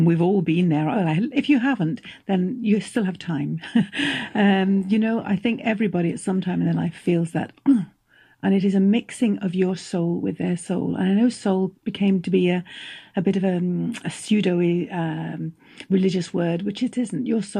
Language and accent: English; Peterborough, East of England, United Kingdom; And I grew up in Peterborough, the cathedral city.